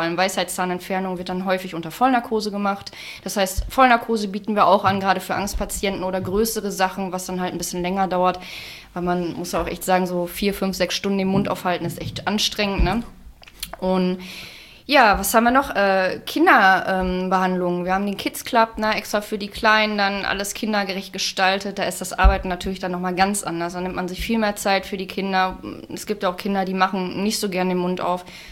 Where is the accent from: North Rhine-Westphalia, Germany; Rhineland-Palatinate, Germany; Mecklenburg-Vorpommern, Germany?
North Rhine-Westphalia, Germany; moved away; Ich komme aus dem Kreis Unna, bin vor 2 Jahren hier zugezogen